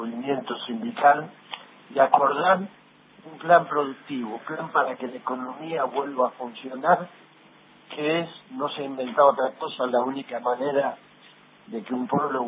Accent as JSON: {"language": "Spanish", "country": "Argentina", "said": "Realmente espero que como argentino aprendamos de esta lección"}